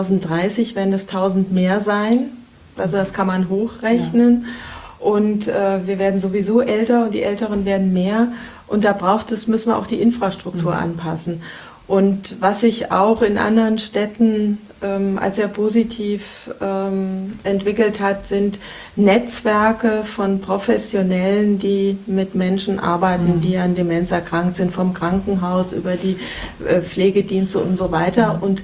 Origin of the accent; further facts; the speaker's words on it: Hesse, Germany; now in Kassel, Germany; Also ich bin ja aus Mittelhessen 1980 hierher gekommen. Also ich bin jetzt 40 Jahre in Kassel und bin auch hier wohnen geblieben